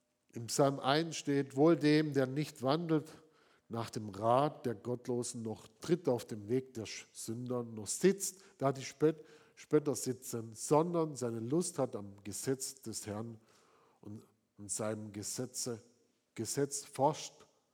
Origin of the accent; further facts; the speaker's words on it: Southern Germany, Germany; ich war jetzt in Süddeutschland, da bin ich aufgewachsen in meiner Heimat